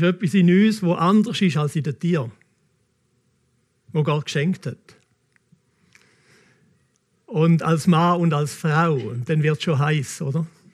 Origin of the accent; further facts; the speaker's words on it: Switzerland; Ich bin Schweizer, ich bin Pastor